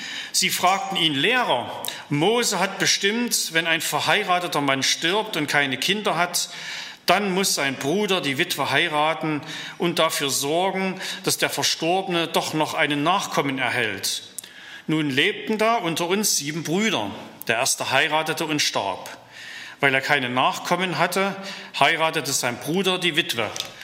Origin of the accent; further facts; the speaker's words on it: Leipzig, Saxony, Germany; Und das war für uns so als Leipziger, die da aus so einer Gründerzeitwohnung kamen